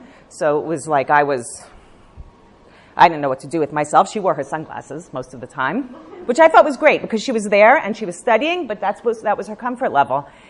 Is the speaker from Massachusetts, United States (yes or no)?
no; Philadelphia, Pennsylvania, United States; I grew up in Philadelphia. We grew up together in Philadelphia. And we grew up in a very nice little sheltered modern Orthodox community.